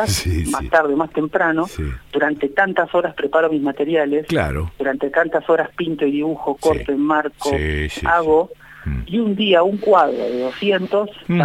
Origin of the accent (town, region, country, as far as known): Buenos Aires, Argentina; born or raised there; moved away as an adult; also born or lived in Chile; now in Bariloche, Argentina